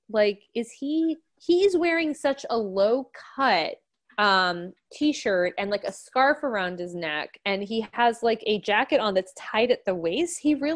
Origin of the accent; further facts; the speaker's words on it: New York, United States; don't worry, I'm a New Yorker.